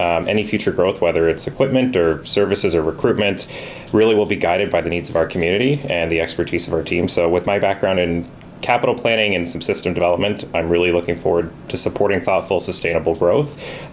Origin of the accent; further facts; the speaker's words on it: Minden, Ontario, Canada; I grew up in Minden, so did my wife, so we've been back cottaging since 2019.